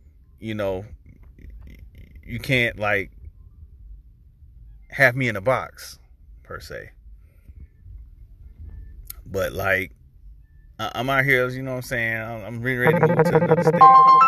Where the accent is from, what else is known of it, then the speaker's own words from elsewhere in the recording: the Carolinas, United States; some people, they want me to visit back and come back to my hometown. I keep getting that over and over and over again about me coming back to the Carolinas. I'm like, I didn't really have a foundation growing up there